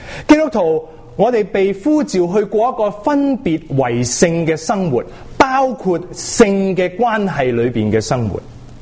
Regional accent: China; 我们是中国人基督徒就更加绝口不提这些的关系。

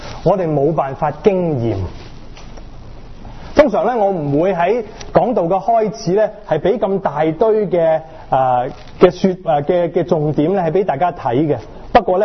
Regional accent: China; 我们中国人来的嘛，我们是翘埋双手安安静静坐在这里，很有秩序的嘛

